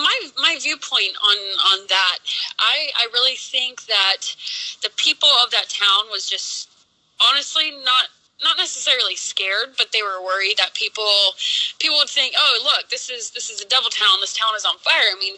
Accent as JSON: {"language": "English", "town": "Oceanside", "region": "California", "country": "United States", "said": "I am from Oceanside, California."}